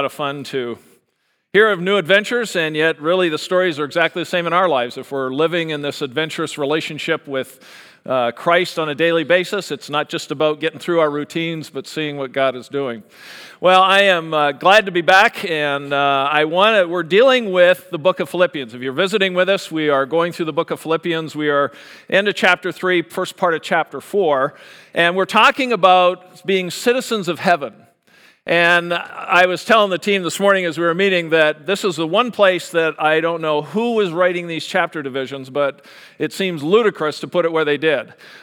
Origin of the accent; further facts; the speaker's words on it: Canada; My kids have dual citizenship. I'm still Canadian.